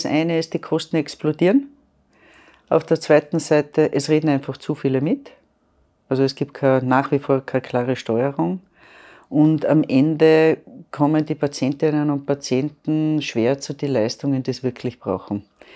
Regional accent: Lower Austria, Austria; wenn ich heute als Niederösterreicherin wirklich für die Operation eine Spitzenleistung haben möchte

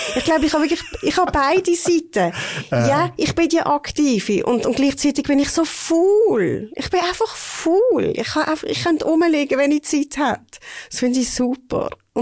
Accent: Basel, Basel-Stadt, Switzerland; ich bin in Basel aufgewachsen, eigentlich mitten in der Stadt, im Ökolombad-Quartier, in einem kleinen Einfamilienhaus.

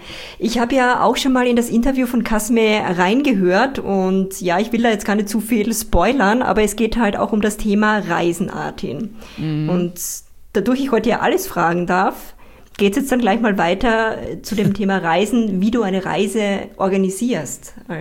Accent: Styria, Austria; Und das natürlich auch meine Heimat, die Steiermark.

